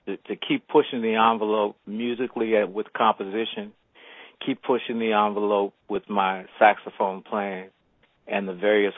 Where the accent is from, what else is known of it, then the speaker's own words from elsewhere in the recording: St. Louis, Missouri, United States; now in New York, United States; When I moved to New York from St. Louis, he was gone